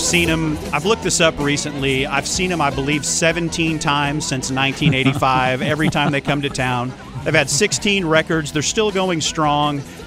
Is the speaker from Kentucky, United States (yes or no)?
no; Dallas-Fort Worth, Texas, United States; Okay, now we're all from Dallas-Fort Worth, and so this band, I think, gets its due here